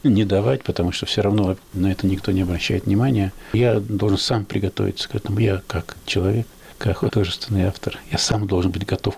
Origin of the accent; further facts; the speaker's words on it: Russia; не хватает у меня на родине, в моей России.